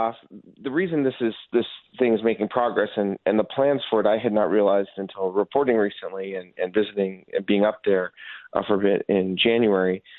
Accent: Los Angeles, California, United States; I mean, I look at a map, and I'm from Los Angeles.

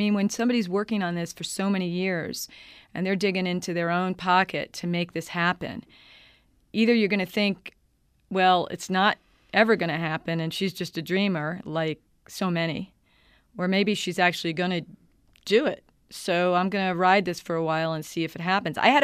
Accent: New York, United States; accent: New York; I'm a New Yorker. You probably can hear that in my accent.

